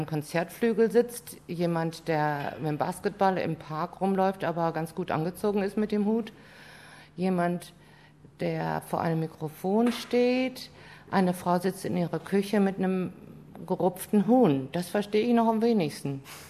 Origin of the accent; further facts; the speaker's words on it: Münster, North Rhine-Westphalia, Germany; in meiner Heimatstadt, Münster ist natürlich eine kleinere Stadt